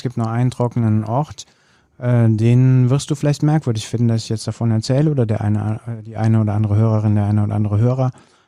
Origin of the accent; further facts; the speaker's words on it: Rhineland, Germany; als Rheinländer